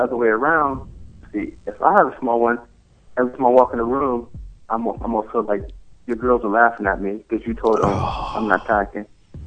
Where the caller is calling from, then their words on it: Fort Washington, United States; I'm calling from Fort Washington